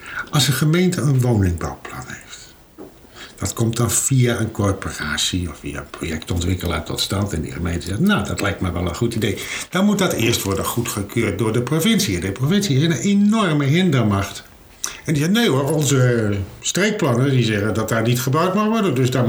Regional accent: Friesland, Netherlands; Ik denk van waar ik ben zelf uit van Friesland. Maar heb ik een provinciaal bestuur nodig om mij Fries te voelen? Ik voel mij een Fries.

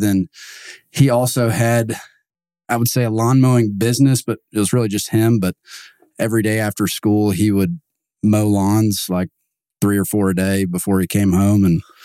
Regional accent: The Woodlands, Texas, United States; So I grew up in the Woodlands.

